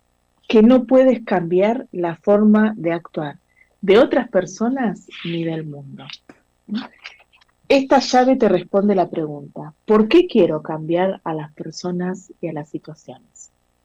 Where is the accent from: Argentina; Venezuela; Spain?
Argentina; now in Chile; Yo argentina viviendo en Chile